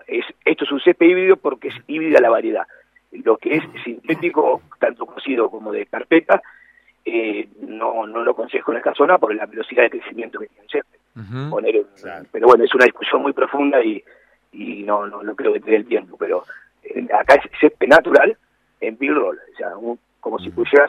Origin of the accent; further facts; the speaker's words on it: Buenos Aires, Argentina; now in Mendoza, Argentina; yo soy de Buenos Aires, pero bueno, el calor beneficia, obviamente, al sistema radicular.